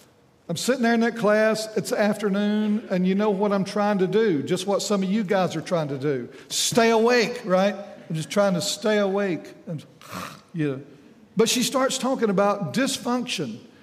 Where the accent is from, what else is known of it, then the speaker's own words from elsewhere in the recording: Meridian, Mississippi, United States; And I knew I was from the South Side in Meridian, and I'm looking around there